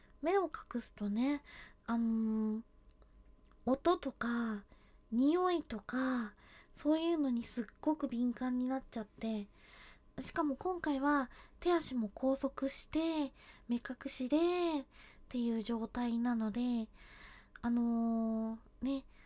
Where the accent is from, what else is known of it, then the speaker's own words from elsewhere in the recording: Kyushu, Japan; 出身地は九州です。